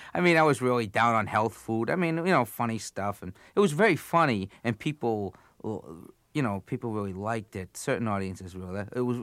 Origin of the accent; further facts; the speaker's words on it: Cambridge, Massachusetts, United States; I grew up in Cambridge, Massachusetts.